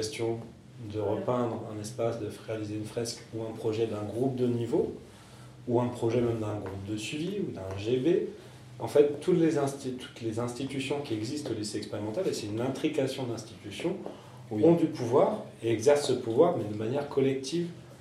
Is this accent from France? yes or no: yes; Saint-Nazaire, Pays de la Loire, France; on est de Saint-Nazaire